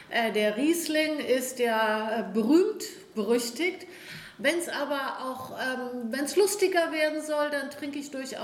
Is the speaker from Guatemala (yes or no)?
no; Herborn, Hesse, Germany; also born or lived in Frankfurt / Friedrichsdorf / Maintal; ich komme aus Herborn, bin da aufgewachsen und lebe dort wieder, muss ich sagen. Nach meinen Stationen Frankfurt, Friedrichsdorf und Maintal.